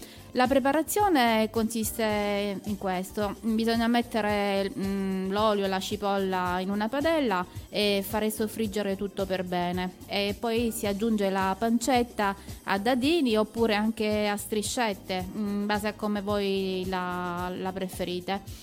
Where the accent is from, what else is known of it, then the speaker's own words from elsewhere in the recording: Caltagirone, Sicily, Italy; come ha detto Franco, ho 52 anni e sono di Caltagirone naturalmente.